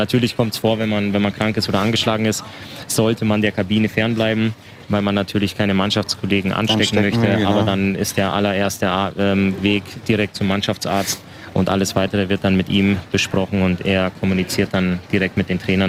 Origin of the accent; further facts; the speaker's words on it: Waldkraiburg, Bavaria, Germany; also born or lived in Altötting; Altötting ist ja tatsächlich auch nur mein Geburtsort. Also ich bin in Waldkraiburg aufgewachsen. Und ich habe, das ist da ganz in der Nähe.